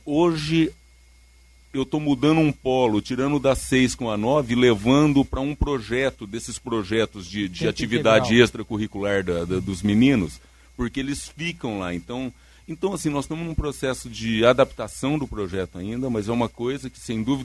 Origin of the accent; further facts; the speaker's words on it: Votuporanga, São Paulo, Brazil; now in São José do Rio Preto, Brazil; Eu sou de Votuporanga, que é a mesma bandeira, moro hoje em São José do Rio Preto